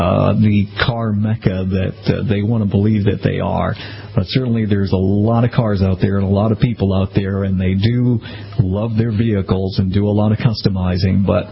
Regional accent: New England, United States; but I'm from New England, so I will counter that.

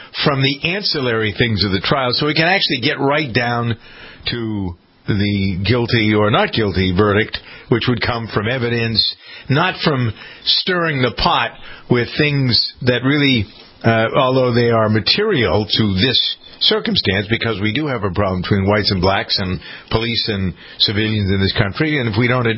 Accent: Boston, Massachusetts, United States; But I find that almost as a Bostonian, and I don't give a darn about football, as you know.

